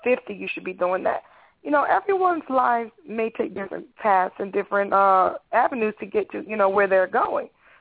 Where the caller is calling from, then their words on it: Brooklyn, New York, United States; I'm calling from Brooklyn.